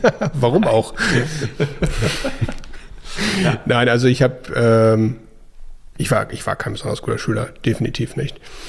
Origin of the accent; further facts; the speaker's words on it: Husum, Schleswig-Holstein, Germany; Ja, ich bin in Husum bzw. Roschel groß geworden.